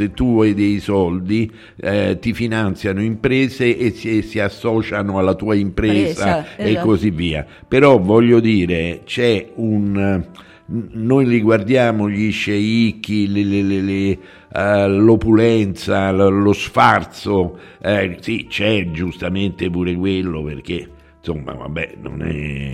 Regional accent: Rome, Lazio, Italy

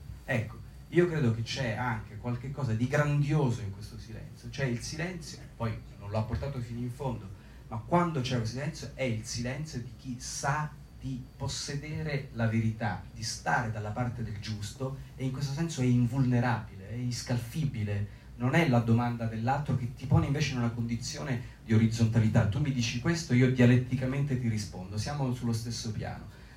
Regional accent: Lombardy, Italy; che come me, lui era bergamasco, quindi spattiva la stessa cosa, ma da bergamasco.

